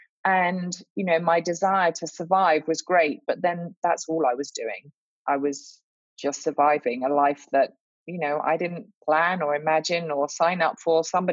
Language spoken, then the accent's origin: English; England, United Kingdom; now in Charlotte, United States; as soon as I open my mouth, I'm sure everyone will be able to tell that I'm from the deep south of England. So yes, I'm a Brit, but I do live here in Charlotte, North Carolina, where we moved about 13 years ago